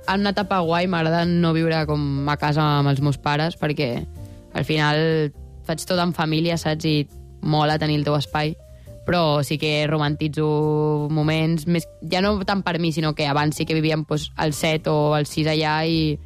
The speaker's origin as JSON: {"language": "Catalan", "town": "Vilassar", "region": "Catalonia", "country": "Spain", "said": "bueno, pues provo viure a Barcelona, perquè jo sóc molt de Vilassar, i a veure si m'agrada."}